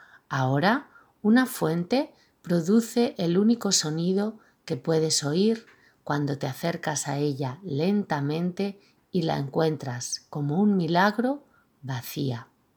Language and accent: Spanish; Barcelona, Catalonia, Spain; Nací en Barcelona hace ya algunos años. Mi vida transcurrió en el barrio de Vallcarca, en la parte alta de la ciudad.